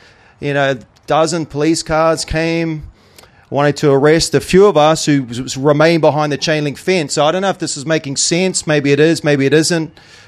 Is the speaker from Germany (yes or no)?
no; New Zealand; Most of you know me, but … from New Zealand, obviously with my accent.